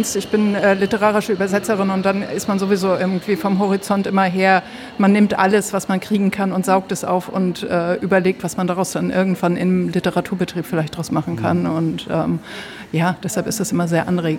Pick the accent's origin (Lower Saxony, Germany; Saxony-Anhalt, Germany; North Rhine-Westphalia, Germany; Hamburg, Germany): Hamburg, Germany; also born or lived in Berlin; ich komme aus Hamburg.